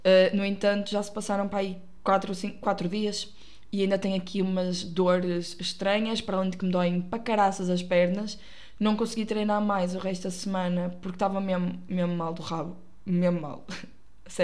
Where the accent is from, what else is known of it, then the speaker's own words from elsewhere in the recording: Porto, Portugal; now in Coimbra, Portugal; eu sou do Porto e vivo com os meus pais no Porto, e acho que às vezes dá para perceber pelo meu sotaque, que, por sua vez, é o melhor sotaque de Portugal.